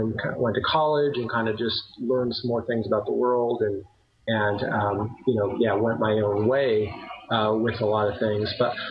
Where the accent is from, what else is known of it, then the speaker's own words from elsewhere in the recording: Neely, Nebraska, United States; born there; I was hatched in a little town called Neely, Nebraska, actually, which I don't really remember anything of. We moved around a lot.